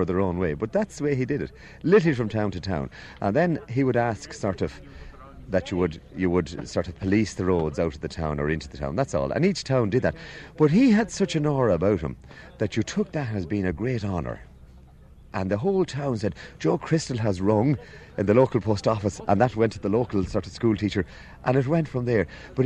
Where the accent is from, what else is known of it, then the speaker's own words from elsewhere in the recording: Westport, County Mayo, Ireland; born there; I was born in Westport and Mayo